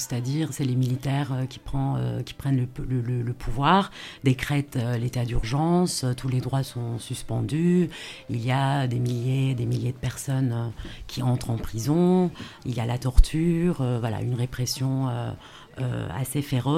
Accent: Turkey; French is a second language; now in France; Je suis née et j'ai grandi en Turquie. Après, je vis depuis plusieurs années en France.

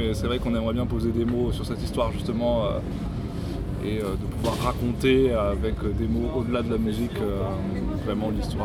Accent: Albi, Occitanie, France; parce que moi je viens d'Albi.

